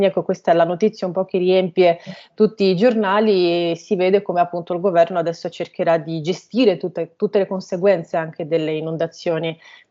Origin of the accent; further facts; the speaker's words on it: Russia; also born or lived in Italy; la gente mi dovrà perdonare perché sono russa oltre che italiana